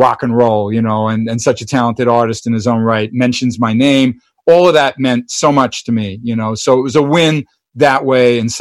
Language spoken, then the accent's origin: English; New York, United States; Well, being a New Yorker, obviously, I've heard of … I was recording.